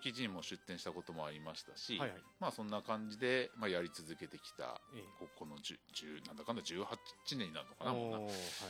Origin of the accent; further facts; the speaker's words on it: Akita, Japan; now in Mashiko, Japan; 私は今益子町で一応まあ陶芸作家として、まあ、仕事をしてますけれども、もともと生まれは益子ではなく秋田ですね。はい、秋田県で生まれ育ちまして、はいはい、もう、ずっと秋田、もう大学まで秋田ですね。